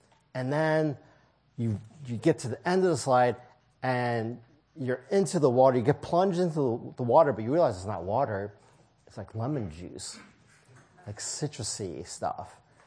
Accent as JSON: {"language": "English", "town": "St. Louis", "region": "Missouri", "country": "United States", "tie": "born or raised there", "also_born_or_lived": "Kansas City", "said": "And so I was born in Kansas City, Missouri. My father and our family moved to St. Louis, Missouri when I was young"}